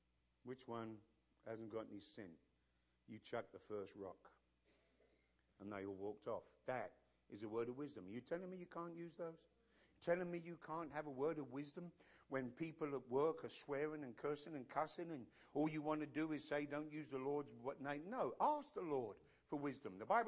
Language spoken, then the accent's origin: English; London, United Kingdom; Now, of course, as a Londoner, child of the 60s, We were all influenced, at least us English guys